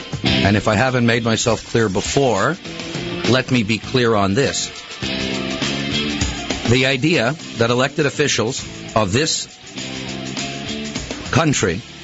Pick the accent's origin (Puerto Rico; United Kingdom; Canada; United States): Canada; Its hypocrisy of transparent electoral prostitution shames me as a Canadian.